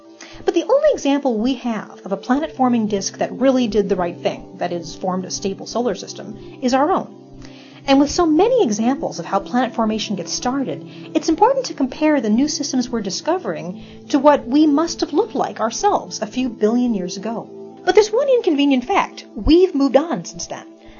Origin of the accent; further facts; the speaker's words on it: Midwest, United States; And yes, I'm from the Midwest, so I can say that.